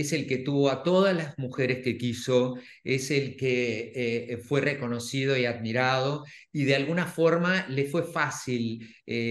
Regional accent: Uruguay; Los uruguayos somos renacentistas, hacemos de todo, tenemos varias carreras. Bueno, yo estudié arquitectura, me gradué en la EMAD, trabajé en la Comedia Nacional, gané una beca y me fui a estudiar a Londres

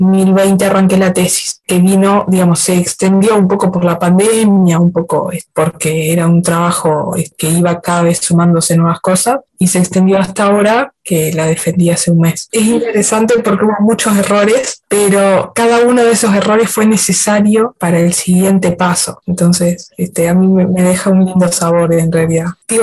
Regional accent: Juan Lacaze, Colonia, Uruguay; Soy de Colonia, Juan Lacase particularmente.

